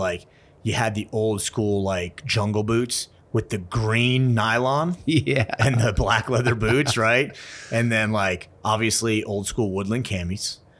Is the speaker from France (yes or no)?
no; New Jersey, United States; also born or lived in New York City, United States; Yeah, so I was born in New York City, and very quickly my parents moved to the suburbs of New Jersey, like a lot of city people do.